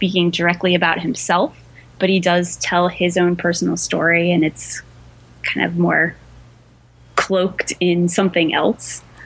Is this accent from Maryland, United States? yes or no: yes; Frederick, Maryland, United States; that definitely connects to my roots growing up in Frederick, Maryland, and listening to country radio station.